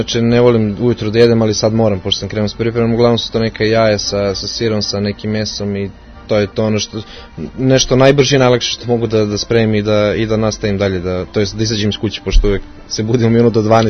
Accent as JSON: {"language": "Serbian", "region": "Belgrade", "country": "Serbia", "said": "Pa ja sam inače sa Zvezdari, ali od skoro živim u Velikom mokrom lugu"}